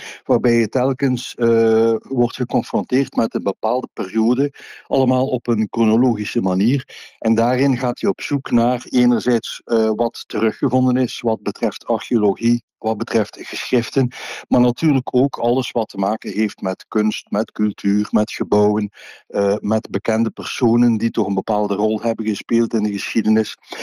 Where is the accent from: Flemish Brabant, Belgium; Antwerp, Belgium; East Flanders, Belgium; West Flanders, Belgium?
East Flanders, Belgium; Ghent; En ik als Gentenaar heb doorheen het boek heel wat kennis bijgekregen